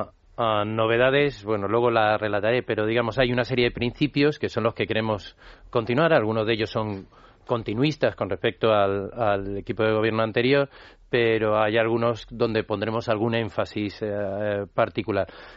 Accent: Maracaibo, Zulia, Venezuela; born there; Mi padre fue de esos, por eso yo nací en Maracaibo y mis hermanas en Caracas.

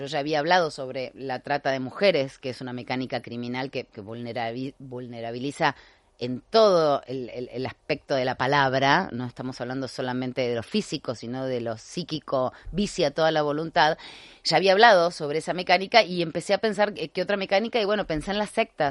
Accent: Argentina; En un país como Argentina, la memoria es un valor histórico en mi país.

